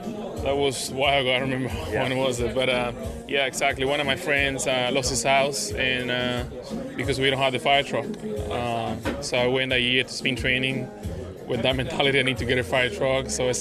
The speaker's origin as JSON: {"language": "English", "country": "Dominican Republic", "tie": "born or raised there", "moved": "yes", "lives_now": "United States", "said": "And I brought it to my hometown, Dominican Republic."}